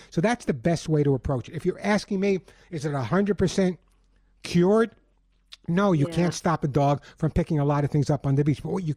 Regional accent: Oceanside, New York, United States; I grew up on Long Island, a small town on Long Island called Oceanside. And I spent my entire childhood on the beach.

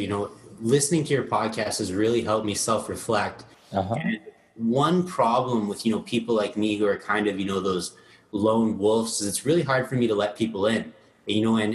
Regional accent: Edmonton, Alberta, Canada; also born or lived in Ottawa / Germany / Minnesota; So I was born in Ottawa. Then we moved to Germany. Then we moved to Minnesota. And then we moved to Edmonton, Alberta

